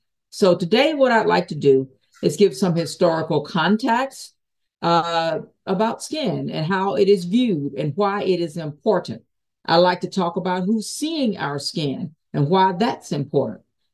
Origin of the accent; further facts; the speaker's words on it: the South, United States; born there; I was born in the South and I was a sharecropper's daughter.